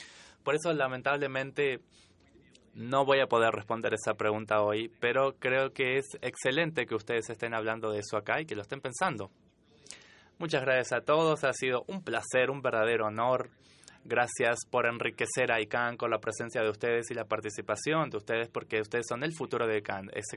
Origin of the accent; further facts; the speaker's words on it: Argentina; de Argentina.